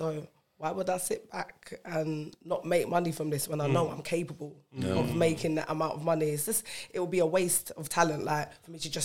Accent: Jamaica; Like, I'm Jamaican and it's just taken till now, like, that I listen to Bashment.

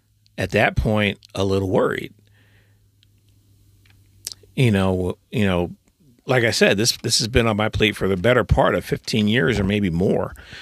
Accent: New Jersey, United States; I grew up in Jersey, so it was just home ownership was just never really on the table.

